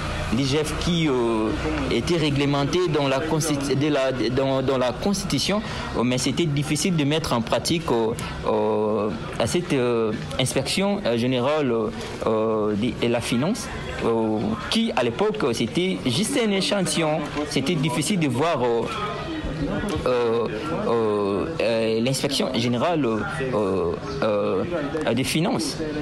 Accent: DR Congo; un citoyen congolais, natif de la République démocratique du Congo. Donc, je suis congolais de père et de mère. Je ne suis pas 50-50, donc je suis congolais de père et de mère

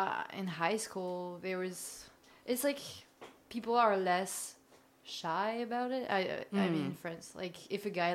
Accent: Paris, Île-de-France, France; now in Montreal, Canada; But I think it's because I'm French, and here there's not a lot of Frenc

